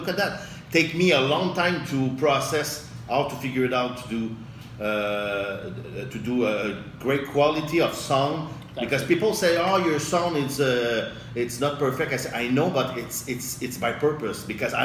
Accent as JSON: {"language": "English", "country": "France", "second_language": "English", "said": "I'm French, though. I speak in English, I learned English 7 years ago. I continue to learn English, by the way"}